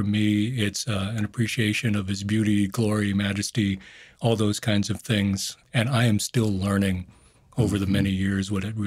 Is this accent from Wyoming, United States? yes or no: no; California, United States; I grew up in the Bay Area.